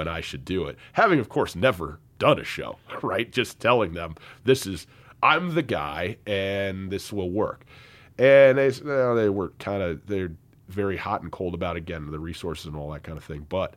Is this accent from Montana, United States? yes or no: yes; Missoula, Montana, United States; I mean, to do this work in my hometown and really with culture to break ground. I mean, there's never been a local sports talk radio show as such in Missoula or anywhere in Montana.